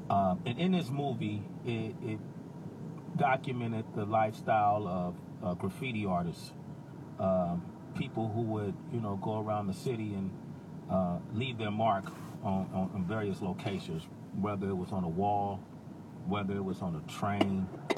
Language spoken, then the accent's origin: English; Oakland, California, United States; Growing up in Oakland, California, you know, in the 80s when we were kids, we were looking for direction